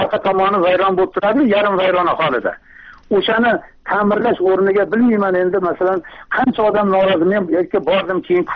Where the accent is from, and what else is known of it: Kokand, Fergana Region, Uzbekistan